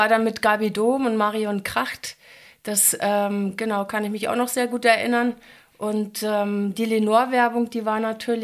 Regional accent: Schwerte, North Rhine-Westphalia, Germany; born there; Und so bin ich dort in Schwerte geboren, da wo meine Mutter quasi herkommt, wo meine Oma gewohnt hat. Und bin dort ein halbes Jahr geblieben.

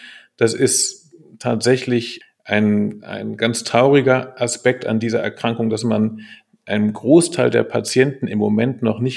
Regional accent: Kiel, Schleswig-Holstein, Germany; born there; also born or lived in Bochum; Ich bin gebürtiger Kieler

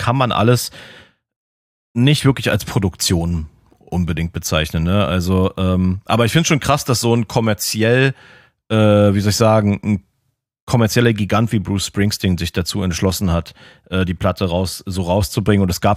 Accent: Berlin, Germany; kann ich noch sagen, als Berliner Mucker von der Soundqualität schon relativ beeindruckend irgendwie.

